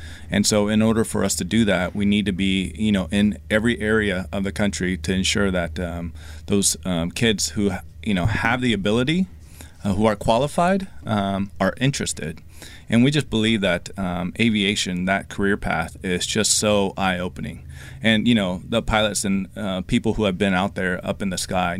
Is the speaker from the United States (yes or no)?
yes; Oklahoma, United States; also born or lived in South Korea; I'm an immigrant, and we moved to Oklahoma from Korea. And growing up there near Tinker, my story was that I went to air shows at Tinker Air Force Base